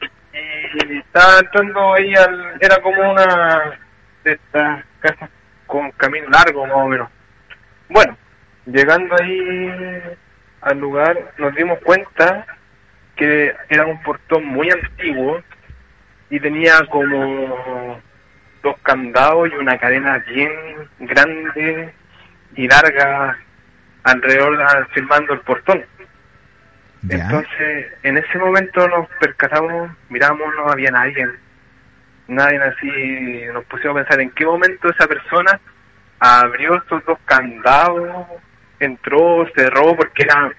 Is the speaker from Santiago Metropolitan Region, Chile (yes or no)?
yes; Curacaví, Santiago Metropolitan Region, Chile; Sí, nacido y criado aquí en Curacaví.